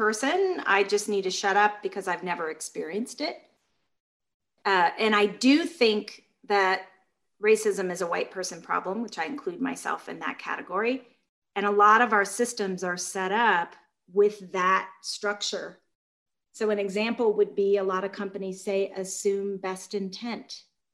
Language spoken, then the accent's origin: English; Georgia, United States; Yeah, I was raised in Georgia by civil rights workers.